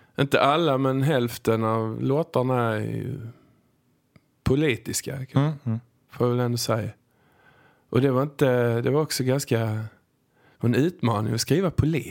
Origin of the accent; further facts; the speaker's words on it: Hässleholm, Skåne, Sweden; kom in i min hemkommun Hässleholm